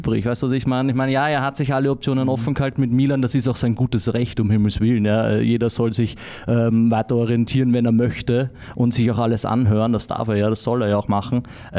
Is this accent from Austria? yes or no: yes; Austria; Aber es macht mich als Österreicher und großer Fan vom Nationalteam auch stolz